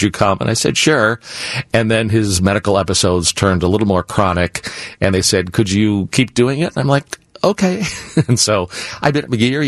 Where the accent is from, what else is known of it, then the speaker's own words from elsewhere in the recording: Chicago, Illinois, United States; born there; I was lying in hospital at University of Chicago.